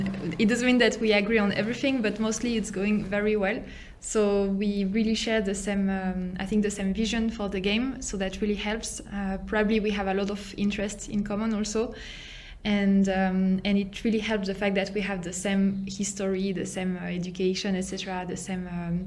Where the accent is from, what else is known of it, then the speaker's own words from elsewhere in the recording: Netherlands; now in Geneva, Switzerland; We're coming from Netherlands, but live in Switzerland. I'm in Geneva, and Eleonor is in Zurich.